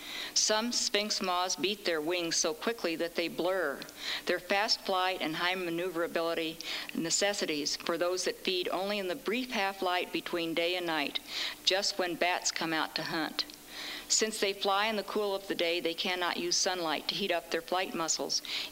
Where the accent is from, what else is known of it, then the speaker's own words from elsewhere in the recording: Midwest, United States; I grew up in the Midwest, and I'm essentially a city girl.